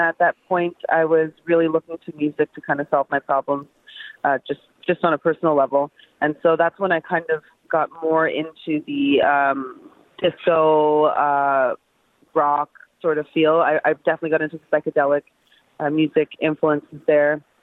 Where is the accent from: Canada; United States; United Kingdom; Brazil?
Canada; Toronto, Ontario; Toronto's a really multicultural, multi-paved place.